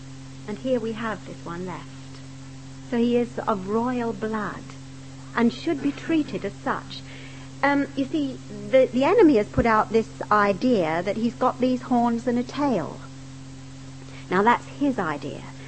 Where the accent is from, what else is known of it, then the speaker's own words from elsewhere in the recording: London, United Kingdom; I come from the East End of London. So I'm a terrible mix.